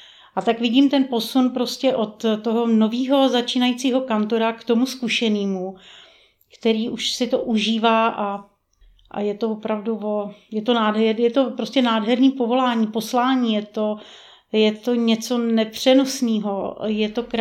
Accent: Kolín, Central Bohemian Region, Czechia; born there; also born or lived in Dvůr Králové nad Labem / Prague; Narodila jsem se ve Dvoře Králové, do školy jsem chodila v Kolíně, na konzervatoř v Praze.

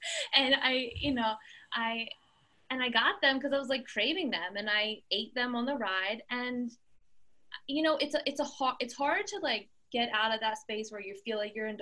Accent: Philadelphia, Pennsylvania, United States; Okay, I'm from Philadelphia, and I live in New Jersey now.

